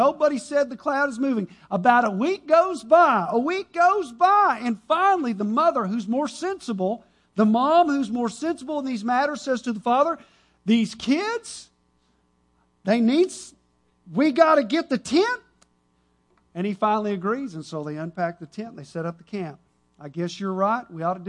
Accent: United States; I'm an American, right? Home of the free or the brave.

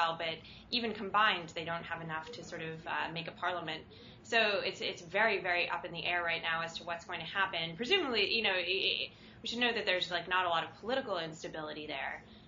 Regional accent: United Kingdom; accent: American; the election happened in the UK, which is, despite my American accent, where I grew up.

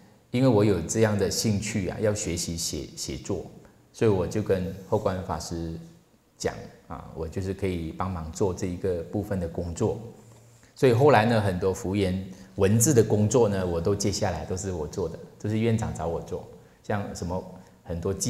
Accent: Malaysia; Chinese is a second language; now in Taiwan; 其实我的中文不是很好啊。我刚从马来西亚来台湾的时候呢，我的那些在地的同学呢，他们在报告，其实我很多中文字成语我听不懂啊。

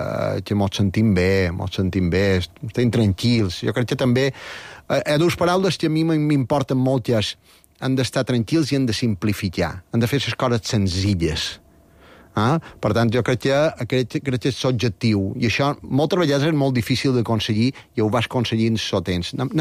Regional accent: Sant Llorenç des Cardassar, Balearic Islands, Spain; I a més, jo som de Sant Llorenç, no hi havia cap escola de cuina de pròxima

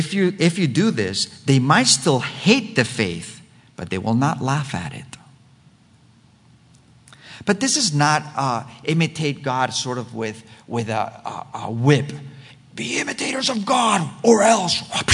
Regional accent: Spain; English is a second language; now in United States; I was born and raised in Spain. I mean, I had served in the U.S. Army, but I sort of felt between two worlds.

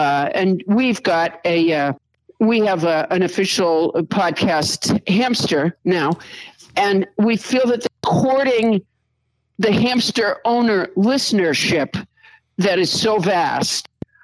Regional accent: Massachusetts, United States; I still recall from being a kid growing up in Massachusetts

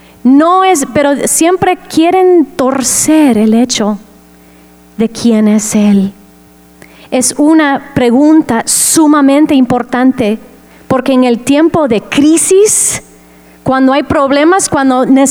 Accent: United States; Spanish is a second language; soy gringa, soy americana, así que el español no es mi primer lengua.

